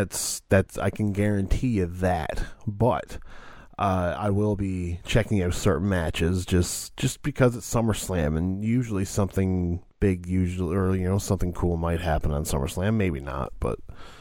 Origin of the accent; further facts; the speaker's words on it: Canada; I'm from Canada